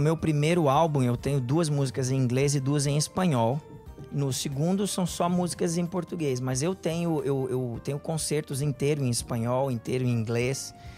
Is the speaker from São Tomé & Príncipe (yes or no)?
no; Brazil; also born or lived in Argentina; now in United States; sou brasileiro